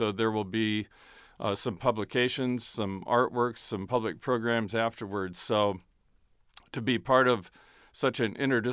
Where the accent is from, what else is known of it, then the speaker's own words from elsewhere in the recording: Washington, United States; now in Northern Kentucky, United States; I grew up on Puget Sound, north of Seattle, and I worked on the tugboats for 6 summers.